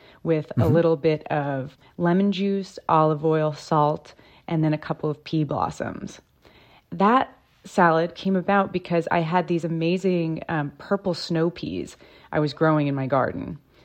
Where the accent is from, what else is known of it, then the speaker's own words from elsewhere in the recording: New York, United States; I mean, I grew up on the East End of Long Island, and I had the amazing luxury of farms all around me and access to fresh produce.